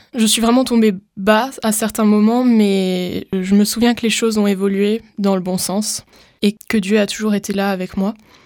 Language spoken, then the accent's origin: French; France; j'ai 20 ans et je suis française. Je suis née dans une famille chrétienne